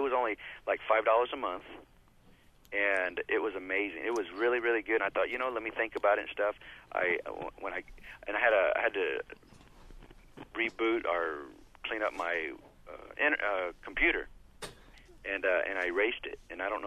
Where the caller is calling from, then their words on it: Texas, United States; And by the way, howdy. We're calling from Texas.